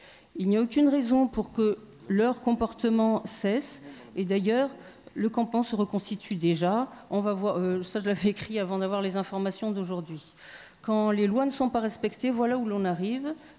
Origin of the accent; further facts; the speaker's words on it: France; la condition des femmes a été mise à mal chez nous, en France